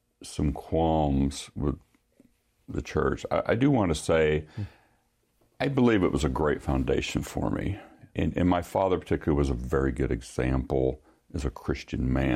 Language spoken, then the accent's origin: English; Hutchinson, Kansas, United States; Well, I grew up in Hutchinson, Kansas. I was reared in the First Presbyterian Church there in Hutchinson.